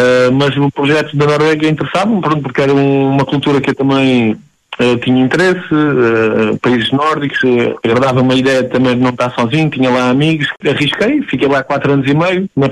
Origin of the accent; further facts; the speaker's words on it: Alentejo, Portugal; também sou alentejano